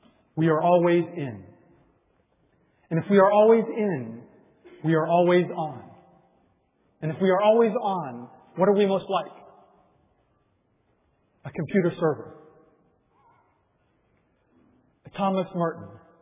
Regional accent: Japan; I'm originally from Japan.

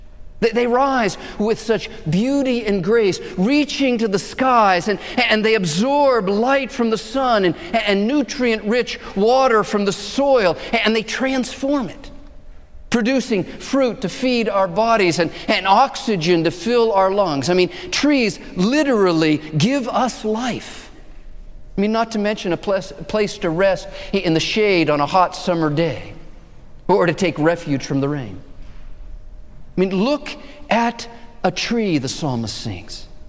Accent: Arizona, United States; Maybe a tumbleweed blowing across the desert floor, a sight I saw thousands of times growing up in Arizona.

